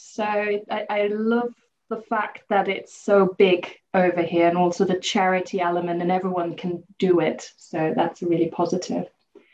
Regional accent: Germany; English is a second language; moved away as an adult; now in United Kingdom; For me, it's because I'm originally from Germany.

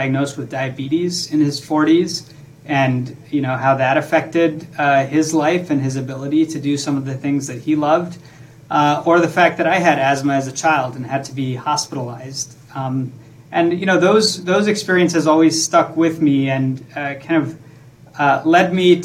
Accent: Baton Rouge, Louisiana, United States; both very much influenced by my upbringing in Louisiana. You know, I grew up in Baton Rouge. I'm the son of Indian immigrants.

